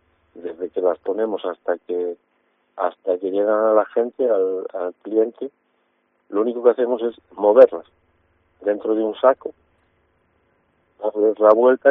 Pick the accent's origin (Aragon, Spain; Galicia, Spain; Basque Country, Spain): Galicia, Spain; now in Castropol, Spain; vengo de las Rías Bajas, vengo de Galicia